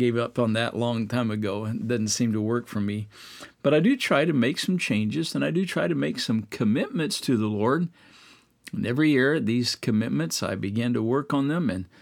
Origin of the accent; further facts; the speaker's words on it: Midwest, United States; I grew up in the Midwest, and oh, I remember.